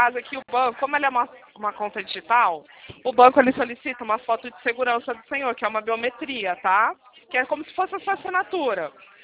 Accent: São Paulo, Brazil; Eu morava na freguesia do Ó, na capital.

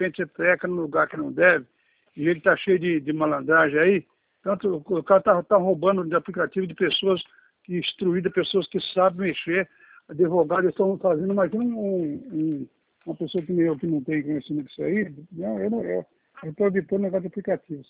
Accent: Bastos, São Paulo, Brazil; Bastos, sou de Bastos.

